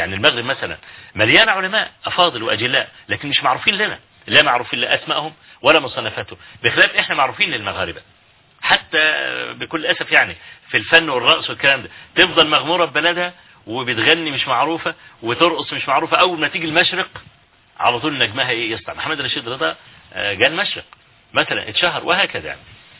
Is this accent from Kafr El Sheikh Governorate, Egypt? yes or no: yes; Huwayn, Kafr El Sheikh Governorate, Egypt; حوين. يعني قرية قابعة كده في مركز تبع مركز الرياض في محافظة كفر الشيخ،